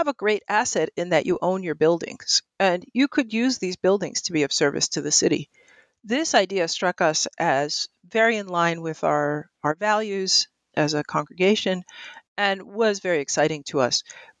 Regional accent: Orange, New Jersey, United States; I'm a member of the First Unitarian Universalist Church of Essex County, which is in Orange, my hometown.

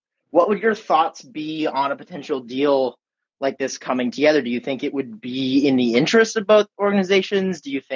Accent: Los Angeles, California, United States; now in Columbus, United States; I'm from Los Angeles, but I'm going to school at Ohio State.

